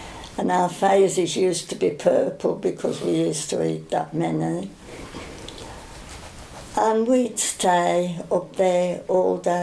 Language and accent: English; Wales, United Kingdom; accent: Welsh; People used to keep coming up and saying to me, say something. And it was because they wanted to hear my Welsh accent.